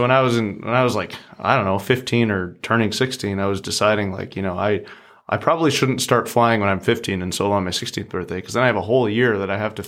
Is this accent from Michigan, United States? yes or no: no; Minnetonka, Minnesota, United States; Oh, Minnetonka, Minnesota, yeah.